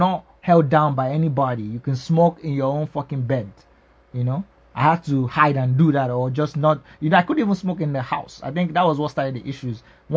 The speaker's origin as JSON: {"language": "English", "region": "England", "country": "United Kingdom", "tie": "born or raised there", "moved": "as an adult", "said": "I grew up sort of in England, you know? Then I came here when I was like 23, 24."}